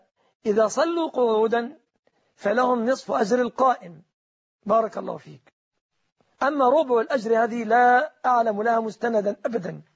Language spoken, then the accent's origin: Arabic; Egypt; في بلادنا مصر